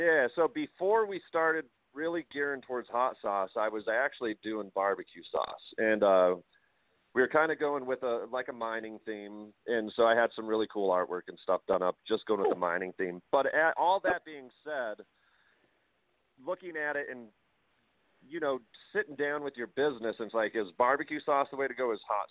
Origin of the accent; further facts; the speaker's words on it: Leadville, Colorado, United States; Okay, so I grew up here in Colorado, and I grew up way up in the mountains at the highest incorporated city in the U.S., a town called Leadville.